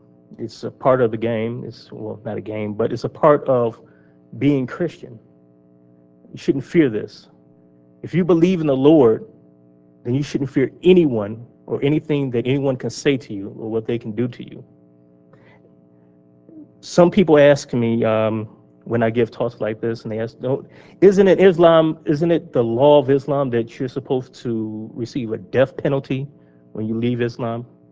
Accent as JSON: {"language": "English", "town": "Detroit", "region": "Michigan", "country": "United States", "tie": "born or raised there", "said": "I am from Southeast Michigan, Detroit area, born and raised."}